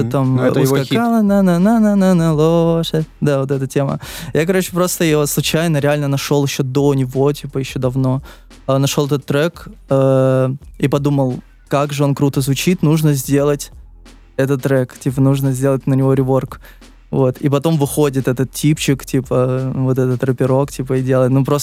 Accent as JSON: {"language": "Russian", "region": "Moscow", "country": "Russia", "said": "Я с Москвы. И я ненавижу этот город, мне не нравится."}